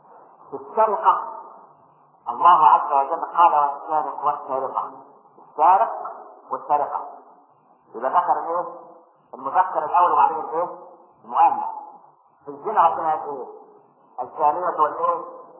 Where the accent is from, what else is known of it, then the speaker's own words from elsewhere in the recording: Egypt; والعلمانيين اللي عندنا في مصر